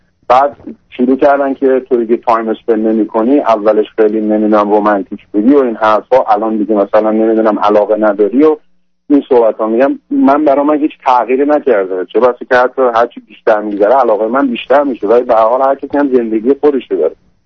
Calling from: Canada; من از کانادا هستم

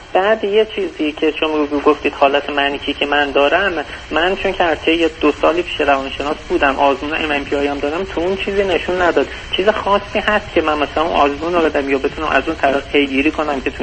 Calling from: Tehran, Tehran Province, Iran; تلفن من چون از تهرانم دارم زنگ میزنم

